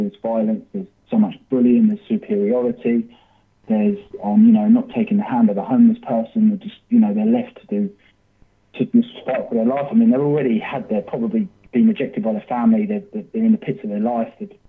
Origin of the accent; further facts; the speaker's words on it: England, United Kingdom; born there; moved away as an adult; Yeah, so born in England. I'm 36 years old. I was born in England.